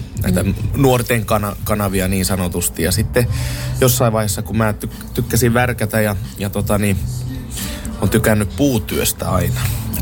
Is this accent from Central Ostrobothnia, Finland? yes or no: yes; Kokkola, Central Ostrobothnia, Finland; Mä oon Kokkolasta kotoisin ja Pookihan on aina kuulunut Kokkolaan.